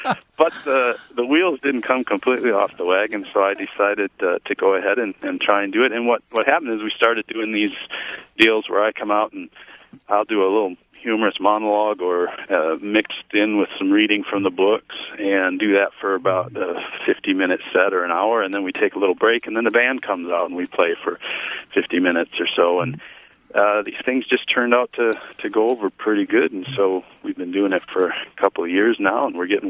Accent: Wisconsin, United States; We're from Wisconsin, and in Wisconsin we say forward.

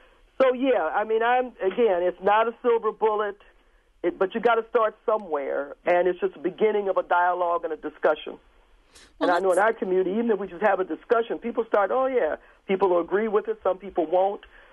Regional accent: Milwaukee, Wisconsin, United States; I'm born and raised in Milwaukee

